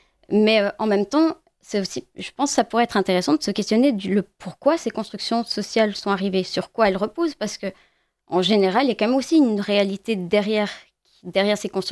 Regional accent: Switzerland; dans nos pays, je suis de Suisse ou en France

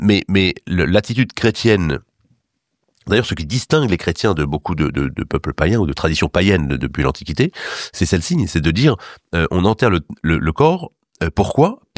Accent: Erquy, Brittany, France; chez nous en Bretagne, à Erquy.

